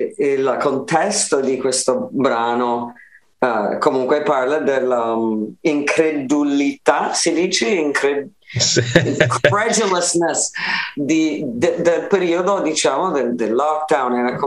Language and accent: Italian; Milan, Lombardy, Italy; also born or lived in Puglia; Adesso non vivo più in Puglia, dopo 9 anni in Puglia sono tornato a Milano, per cui sono tornata a casa, diciamo, alla base